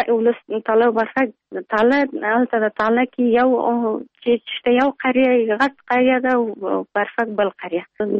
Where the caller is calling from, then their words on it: Pul-e Khumri, Baghlan, Afghanistan; د پلخمري.